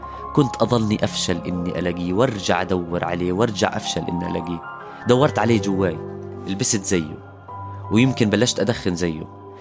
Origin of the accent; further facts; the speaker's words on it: Amman, Amman Governorate, Jordan; فعمان مدينتي من أكبر المدن اللي بتستقبل لاجئين، وفيها كل أنواع اللجوء: لاجئين حرب، لاجئين فقر، لاجئين من المحافظات. مدينة مليانة عابرين